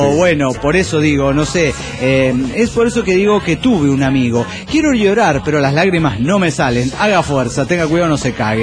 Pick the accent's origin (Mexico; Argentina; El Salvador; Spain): Mexico; Zapopan, Jalisco; de Zapopan, Jalisco, México.